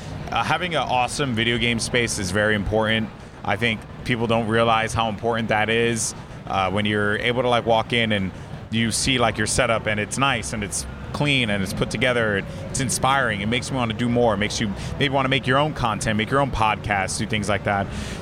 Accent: Bronx, New York, United States; to be a Hispanic kid born and raised in the Bronx, didn't have the greatest up

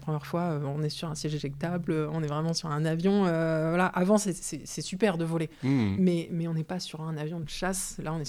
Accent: Bordeaux, Nouvelle-Aquitaine, France; Moi, je suis de Bordeaux.

